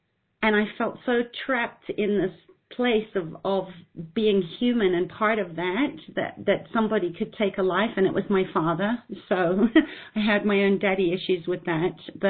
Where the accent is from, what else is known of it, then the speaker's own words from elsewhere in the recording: Zimbabwe; we actually came from Zimbabwe. I was born in Zimbabwe